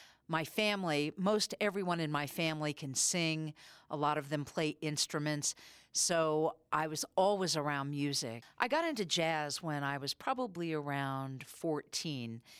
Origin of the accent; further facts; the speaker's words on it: Missouri, United States; I grew up in Missouri, and my grandparents … had a summer theater.